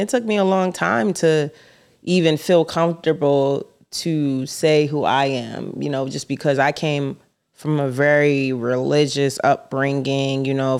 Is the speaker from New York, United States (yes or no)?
no; Florida, United States; this feels very familiar because I grew up in Florida originally, and I was a big, big, big fan of like 90s dance music